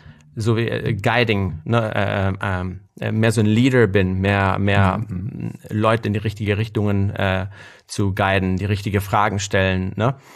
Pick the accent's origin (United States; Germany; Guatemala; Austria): Guatemala; Es ist meine Guatemala, ich bin in Guatemala aufgewachsen.